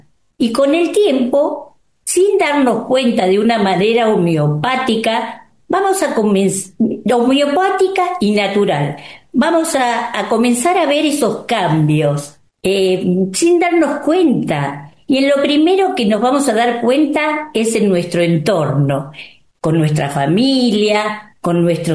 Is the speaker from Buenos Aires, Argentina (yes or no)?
yes; Buenos Aires, Argentina; soy de Buenos Aires